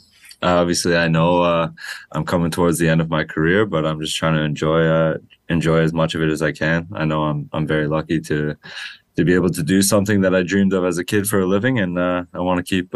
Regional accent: Oakville, Ontario, Canada; growing up in Oakville in the GTA, there's always been an understanding that we have a ton of talent in this country.

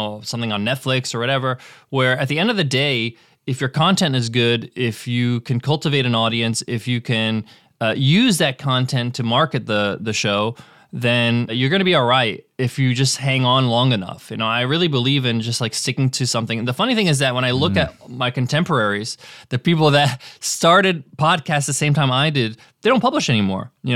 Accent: United States; born there; But my parents are from Egypt. They immigrated from Egypt to America. I was born in the States, but then we would go back in the summer to visit Egypt every summer.

